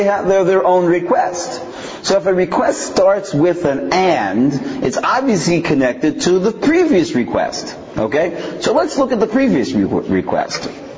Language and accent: English; New York, United States; I mean, we're from New York. We see walls all the time.